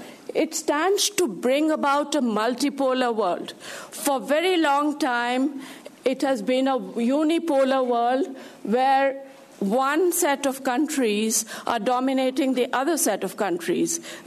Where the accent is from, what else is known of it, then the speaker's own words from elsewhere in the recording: India; since I come from India